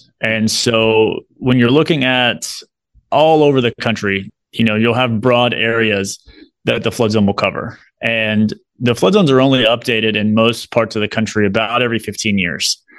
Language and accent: English; Kentucky, United States; I grew up in Kentucky, played tennis my whole life